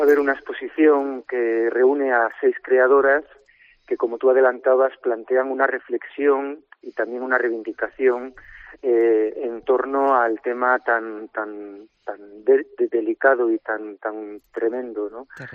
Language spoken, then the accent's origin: Spanish; Suances, Cantabria, Spain; also born or lived in Pamplona / Teruel; now in Oviedo, Spain; Sí, yo soy de Suances. Eso es. Y bueno, mis orígenes son de Oreña, fíjate, y de Suances